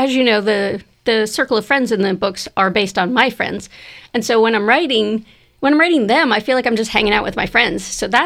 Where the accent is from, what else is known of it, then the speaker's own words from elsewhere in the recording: New Jersey, United States; I'm from Jersey, so I never expected this Jersey girl would be writing poetry.